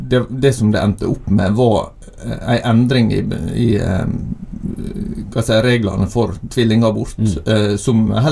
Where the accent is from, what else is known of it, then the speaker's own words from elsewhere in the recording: Møre og Romsdal, Norway; selv om jeg kommer fra Søre Sunnmøre, da, ikke Nordre.